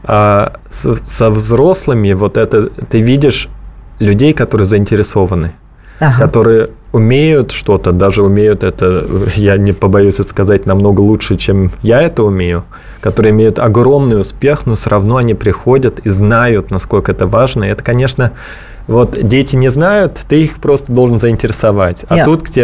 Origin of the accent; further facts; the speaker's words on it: Germany; Russian is a second language; Я немец, да.